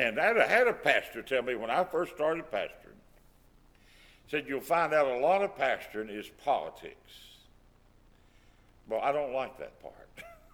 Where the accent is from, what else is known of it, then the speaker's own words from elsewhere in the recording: West Virginia, United States; Of course, I'm from West Virginia, so I'm not very much of a Pitt fan.